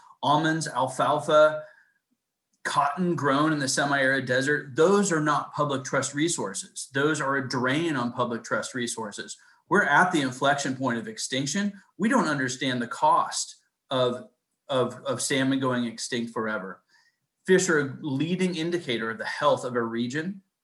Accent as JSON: {"language": "English", "region": "California", "country": "United States", "tie": "born or raised there", "said": "Yeah, I grew up in California as well. Been fishing my entire life."}